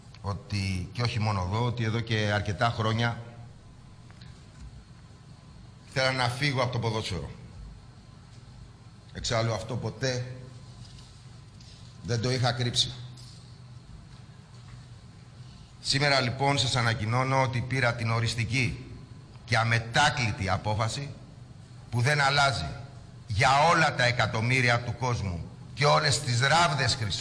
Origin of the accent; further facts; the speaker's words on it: Xanthi, Eastern Macedonia and Thrace, Greece; ο τόπος μου, η Ξάνθη και η περιφέρειά της.